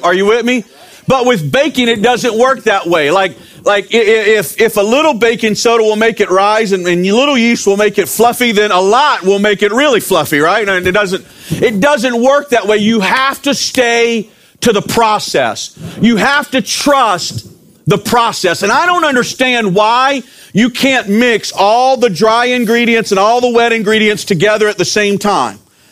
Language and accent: English; Baton Rouge, Louisiana, United States; now in Houma, United States; I pastor the Life Church in Houma, Louisiana. I'm originally from Baton Rouge, and I love the 225, so I'm glad to be home.